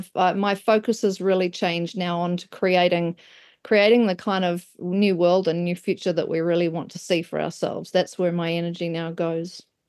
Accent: Wellington, New Zealand; I've been living up in the far north. I'm actually from Wellington, but moved up during COVID, actually. Sold our house and bought our boat, and we live on a boat.

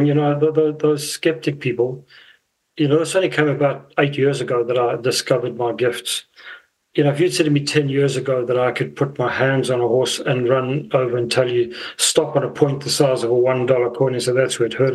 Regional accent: South Africa; now in New Zealand; You know, I come from South Africa, and I didn't know a lot about New Zealand

